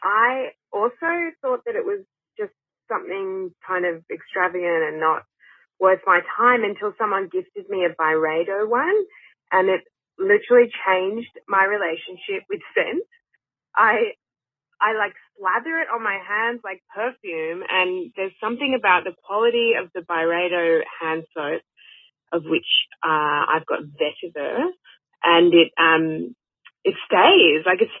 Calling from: Sydney, New South Wales, Australia; Hey guys, I'm calling from Sydney.

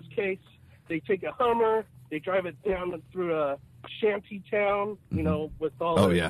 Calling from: Bakersfield, California, United States; Hi there, Roxy. … calling from Bakersfield, California.

